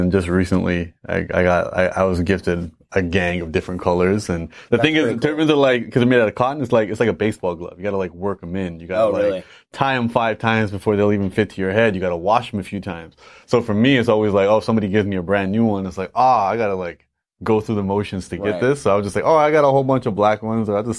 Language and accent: English; Canada; I was born and raised in Canada and my father wore a turban.